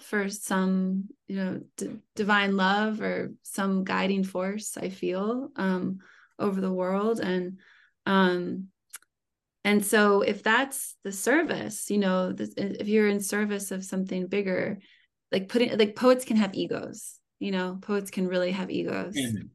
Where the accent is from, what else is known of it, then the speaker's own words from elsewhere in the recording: Youngstown, Ohio, United States; So I guess it's very Appalachian, and I grew up in Youngstown, Ohio, which is at the tip, you know, of Appalachia.